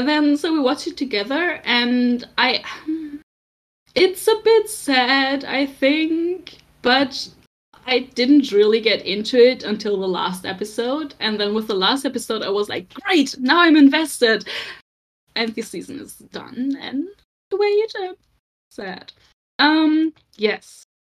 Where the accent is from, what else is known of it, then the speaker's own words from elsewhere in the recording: Germany; first language German; English is a second language; I'm from Germany, as you can hear.